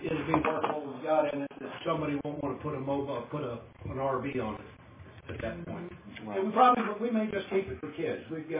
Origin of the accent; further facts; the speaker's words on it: Florida, United States; It's not the same as when I grew up in Florida.